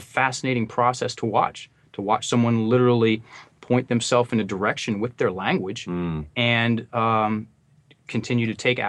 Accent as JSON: {"language": "English", "region": "Virginia", "country": "United States", "said": "I'm just some average guy, right? I'm from Virginia. My dad is a small business owner. My mom, she was a school teacher"}